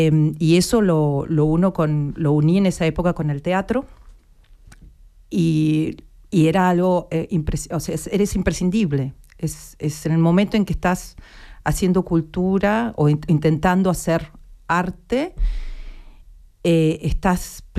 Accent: Argentina; moved away as an adult; also born or lived in Chile / Germany; Yo nací en Chile y me fui de bebé a Argentina, me socialicé en Argentina y de ahí me vine con 20 años a Europa, a Alemania, y luego estuve por un par de lugares en el mundo

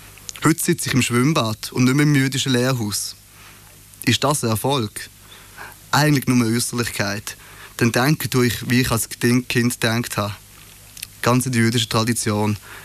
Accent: Basel, Basel-Stadt, Switzerland; Ich komme aus Basel und aufgewachsen bin ich in einem jüdischen Quartier, im Ghetto dort, in der gleichen Straße wie die Synagoge.

